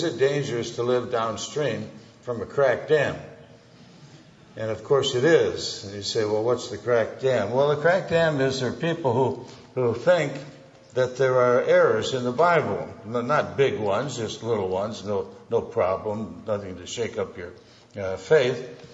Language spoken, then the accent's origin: English; Warren, Michigan, United States; It's a delight to be here back home in Michigan. I'm from Warren originally